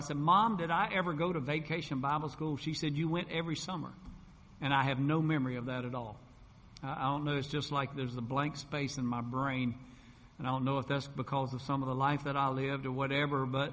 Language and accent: English; Aberdeen, North Carolina, United States; I grew up in North Carolina, as I told you, there near Pinehurst, North Carolina, in a little town called Aberdeen.